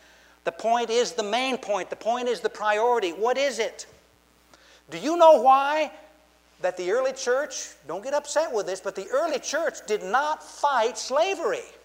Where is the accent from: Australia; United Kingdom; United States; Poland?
United States; Now, I'm an American. I love America. I'm a flag-waving American.